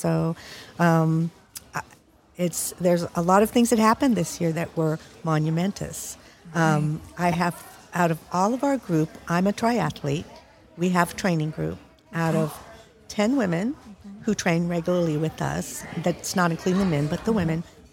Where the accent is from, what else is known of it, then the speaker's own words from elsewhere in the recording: Austin, Texas, United States; I'm from Austin, Texas.